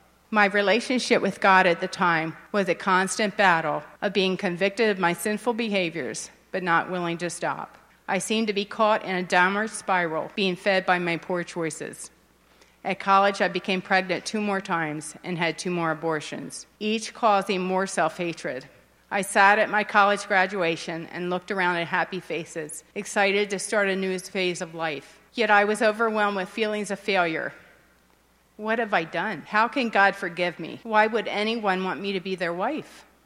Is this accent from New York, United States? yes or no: no; Westminster, Maryland, United States; born or raised there